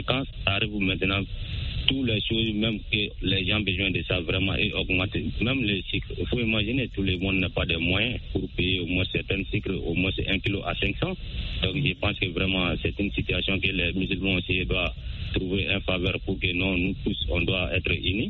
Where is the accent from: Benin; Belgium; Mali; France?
Mali; Depuis dans mon village natal à Sonikeni.